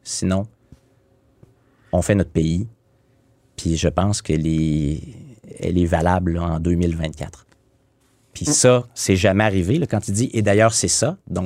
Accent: Quebec, Canada; moi, je suis du Québec et je suis un Québécois

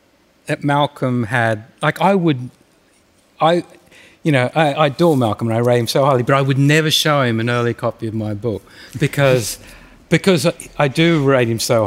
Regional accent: Coffs Harbour, New South Wales, Australia; I grew up in Coffs Harbour. It's one of the places I spent my high school years. And when we moved there, there were 10,000 people, and by the time I left, there were 100,000 people.

